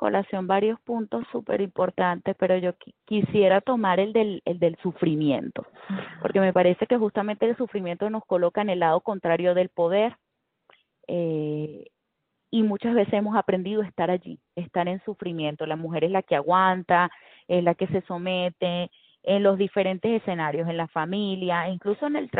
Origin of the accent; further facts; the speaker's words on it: Venezuela; Yo soy venezolana y las novelas venezolanas pues nos marcaron y yo crecí con las novelas venezolanas.